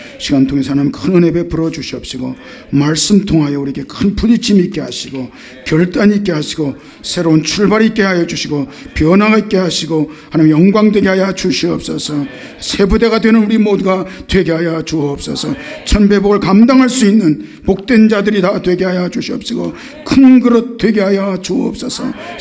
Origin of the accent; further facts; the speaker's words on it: Incheon, South Korea; also born or lived in Yeongjongdo / Seoul; now in United States; 어려서 인천에서 태어나서 영종도로 가서 다시 인천으로 나와서 또 서울로 와서 서울에서도 동대문구에서 송동구에서 강남구로 또 미국으로